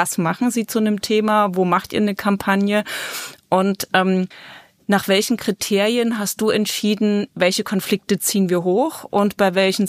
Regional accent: Dresden, Saxony, Germany; Und zwar in Dresden gibt's die Brüche Terrasse, wo ich herkomme.

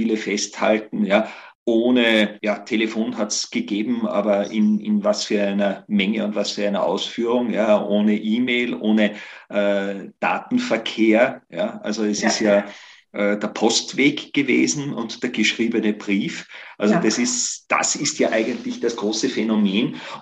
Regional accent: Austria; als Österreicher

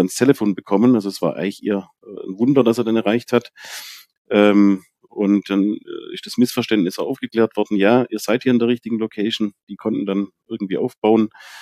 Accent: Baden-Württemberg, Germany; Und dann als Schwabe fragt man natürlich erstmal

